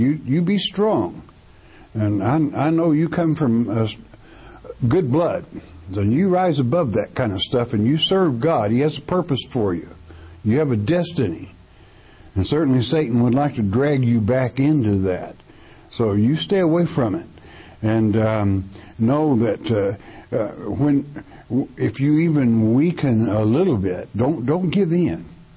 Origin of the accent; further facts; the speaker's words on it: Gravette, Arkansas, United States; born there; now in Oklahoma, United States; I was born in Gravette, Arkansas, but I live in Oklahoma.